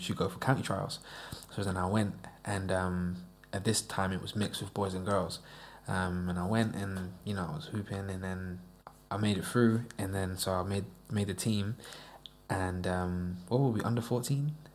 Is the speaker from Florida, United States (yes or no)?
yes; Florida, United States; also born or lived in United Kingdom; No, I'm British born, but I grew up in Florida, so at the time I was a Yankee.